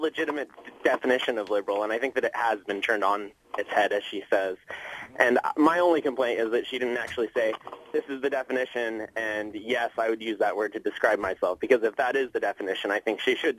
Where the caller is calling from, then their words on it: Irvine, California, United States; and I'm from Irvine.